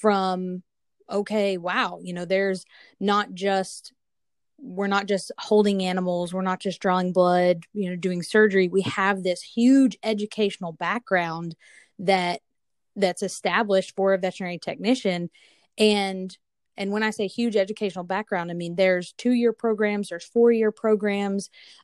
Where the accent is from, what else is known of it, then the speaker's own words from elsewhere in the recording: Kingsport, Tennessee, United States; now in Asheville, United States; So I'm originally from East Tennessee, Kingsport, Tennessee